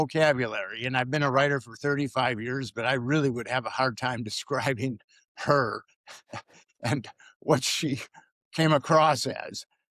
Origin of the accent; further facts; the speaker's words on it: Midwest, United States; I am American, born and raised in the Midwest, and I am a writer.